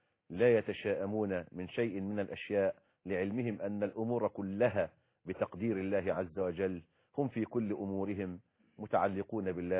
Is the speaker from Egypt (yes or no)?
yes; Egypt